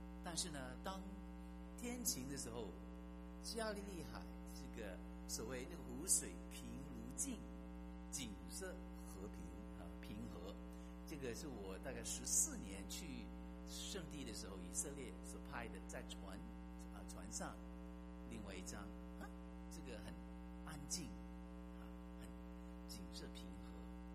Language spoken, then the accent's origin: Chinese; Hong Kong; now in United States; 相信你们应该大部分都知道我牧师从香港来的。我记得还没有来美国之前我来美国是1968年年底。